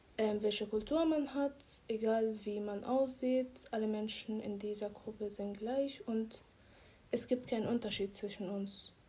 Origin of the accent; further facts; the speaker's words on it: Syria; now in Leonberg, Germany; 16 Jahre alt. Ich komme aus Syrien.